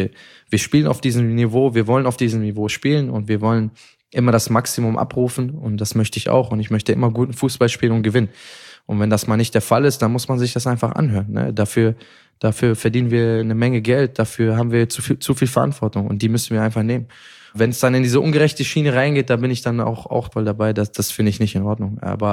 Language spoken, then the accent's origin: German; Mönchengladbach, North Rhine-Westphalia, Germany; ich muss sagen, ich bin ja in Gladbach groß geworden.